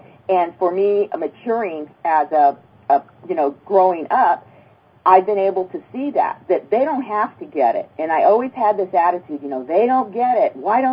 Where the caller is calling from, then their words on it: San Jose, California, United States; I'm calling from San Jose, California.